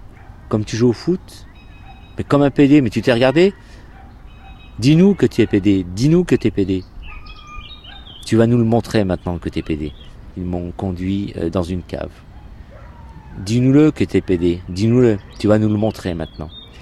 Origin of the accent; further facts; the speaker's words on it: Saint-Étienne, Auvergne-Rhône-Alpes, France; born there; Je suis français d'origine marocaine. Je suis né à Saint-Étienne dans la Loire. Mon père était mineur de fond, ma mère femme au foyer. Je fais partie d'une famille de 8 enfants. Je vivais dans une cité qui s'appelle la Chana